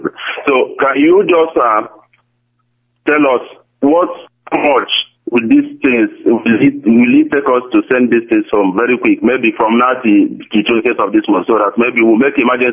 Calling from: Nigeria; I'm calling from Germany, Stuttgart

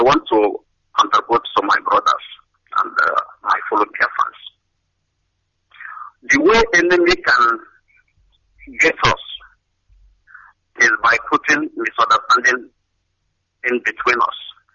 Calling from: India; I'm calling from India.

